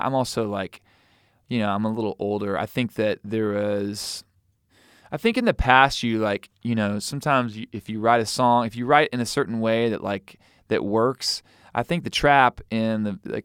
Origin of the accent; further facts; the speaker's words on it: Missouri, United States; I'm from Missouri, so I can say that.